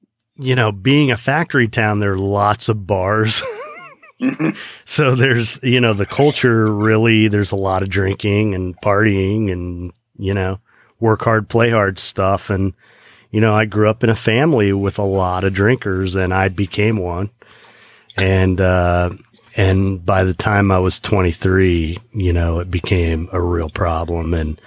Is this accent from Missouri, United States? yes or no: no; Kokomo, Indiana, United States; But I grew up in Indiana.